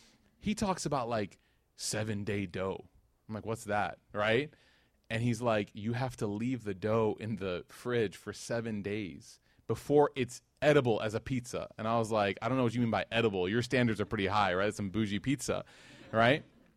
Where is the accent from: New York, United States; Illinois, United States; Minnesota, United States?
Illinois, United States; Chicago; also born or lived in Knoxville; now in Dallas, United States; born and raised in Chicago, fourth holiest city in the world.